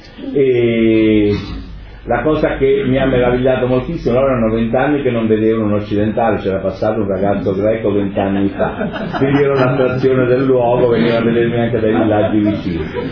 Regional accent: Southern Italy, Italy; Poi mi è venuto in mente il mio paese d'origine meridionale

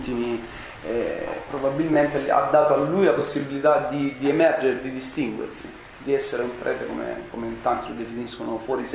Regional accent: Bologna, Emilia-Romagna, Italy; born there; Io sono nato a Bologna, sono stato per 5 anni vissuto a Bologna perché papà era vice primario del Sant'Orsola di ginecologia, sì. quindi abbiamo un legame profondo con Bologna, ci torniamo spesso

